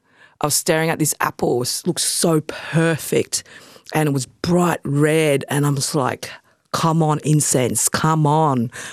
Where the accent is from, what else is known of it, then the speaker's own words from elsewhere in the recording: Brisbane, Queensland, Australia; also born or lived in Melbourne; Yeah, I mean, I grew up in Brisbane, and I grew up in Melbourne as well.